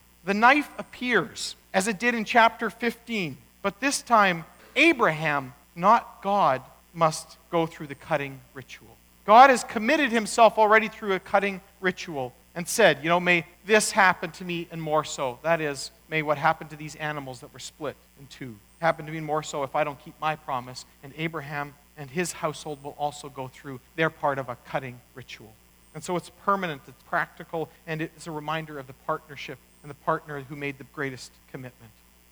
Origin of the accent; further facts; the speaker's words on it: Manitoba, Canada; I remember a number of years ago flying back to Manitoba, my hometown.